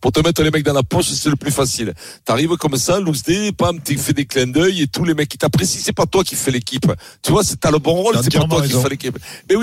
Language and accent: French; France; Nous, on se dit peut-être qu'il a une chance parce qu'on est français